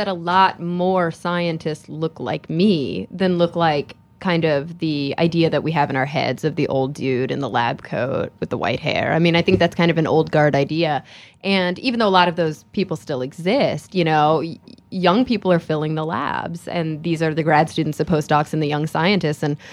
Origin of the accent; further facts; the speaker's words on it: Texas, United States; moved away; also born or lived in New York City; I was really struggling in New York City. It was a really tough move for somebody who had been growing up in Texas.